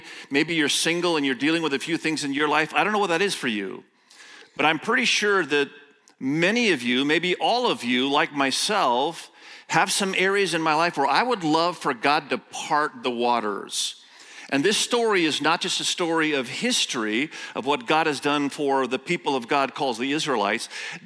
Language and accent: English; Indonesia; first language Indonesian; English is a second language; I was raised in Indonesia. My first language was Indonesian. And so if I screw up a little bit in English, it's because it's my second language.